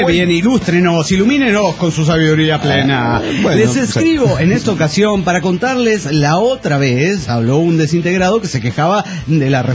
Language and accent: Spanish; Guadalajara, Jalisco, Mexico; de Guadalajara, Jalisco, México